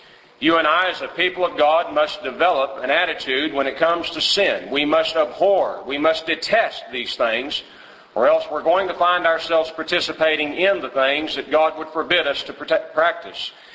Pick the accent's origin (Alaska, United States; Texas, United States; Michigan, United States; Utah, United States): Texas, United States; Houston; So we go way back to the Bel Air Church of Christ days there in Houston. I'm from Houston, and she knows my wife's family quite well